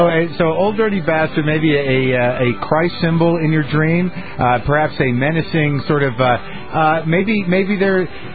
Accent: New Mexico, United States; let's talk to Lori, listening in Santa Fe in my home state of New Mexico.

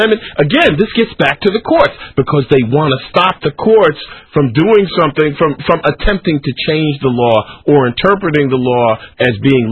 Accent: Connecticut, United States; Yeah, I was raised in Connecticut.

